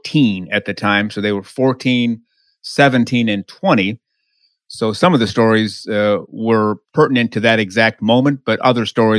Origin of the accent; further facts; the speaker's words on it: Detroit, Michigan, United States; Yeah, born and raised in Detroit. Still here. I won't be here for much longer. Going to move to the southern United States where it's a whole lot warmer than Detroit.